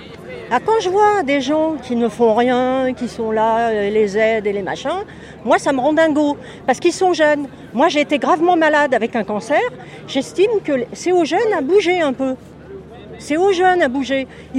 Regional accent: Suresnes, Île-de-France, France; Suresnes.

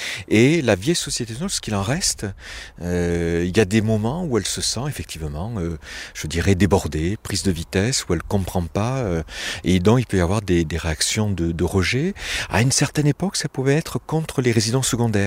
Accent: Nîmes, Occitanie, France; Nîmes, moi j'ai grandi à Nîmes

